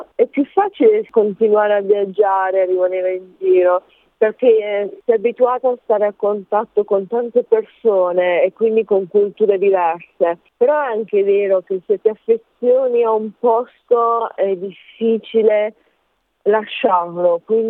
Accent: Apulia, Italy; Io sono del sud Italia, vengo dalla Puglia.

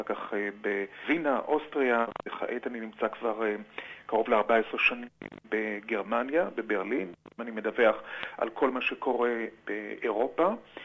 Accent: Haifa, Haifa District, Israel; אני יליד חיפה

